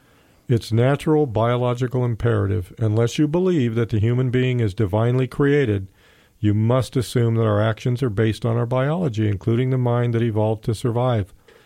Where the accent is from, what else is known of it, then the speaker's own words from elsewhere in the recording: Los Angeles, California, United States; Maybe because I grew up in South Central Los Angeles, maybe I understand people like that.